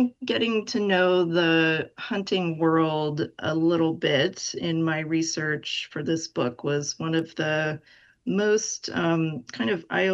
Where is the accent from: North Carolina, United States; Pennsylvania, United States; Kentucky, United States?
Pennsylvania, United States; I grew up in Pennsylvania, outside of Pittsburgh. Deer hunting is a really big deal there.